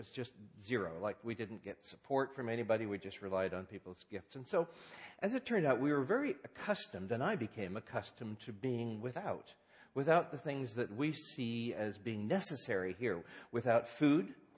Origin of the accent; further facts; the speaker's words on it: India; born there; But yes, I was born in India. It was just a few short years ago, sort of like the middle of the last century. That sounds old, doesn't it? But that's when I was born in India. I was raised by missionary parents